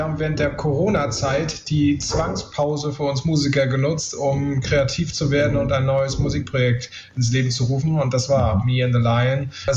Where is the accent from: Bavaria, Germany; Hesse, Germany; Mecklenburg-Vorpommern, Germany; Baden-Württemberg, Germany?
Mecklenburg-Vorpommern, Germany; Kühlungsborn; Wir kommen ja aus Kühlungsborn